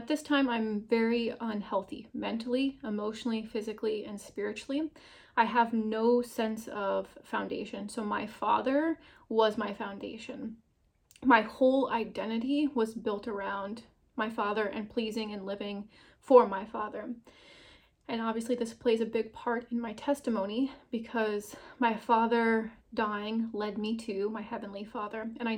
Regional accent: Iowa, United States; I'm 32 years old. I'm from Iowa, and this is the testimony of how Jesus Christ saved me.

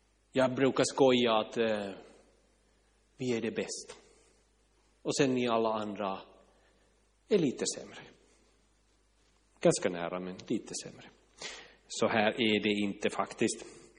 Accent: Finland; accent: Finnish; Alltså, jag bara låter som en finne.

